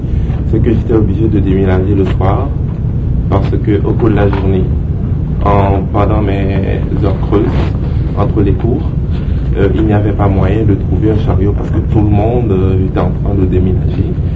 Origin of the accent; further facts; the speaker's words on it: Haiti; Je ne connais pas vraiment les règlements de ce pays parce que je viens d'Haïti.